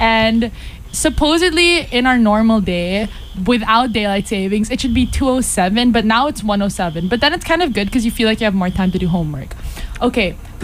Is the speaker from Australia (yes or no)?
no; Philippines; We're from the Philippines, so we don't know laws.